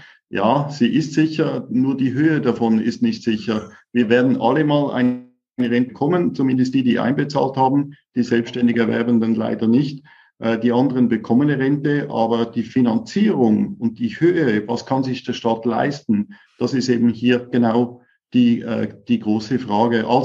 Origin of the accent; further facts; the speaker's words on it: Switzerland; moved away as an adult; now in Germany; Also ich bin in der Bank groß geworden, wie fast jeder zweite Schweizer. Mich hat es dann irgendwann mal nach Deutschland gezogen